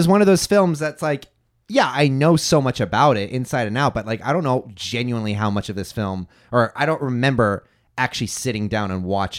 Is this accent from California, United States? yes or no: yes; California, United States; moved away; I don't know if it was because I grew up in California and then eventually moved to the South.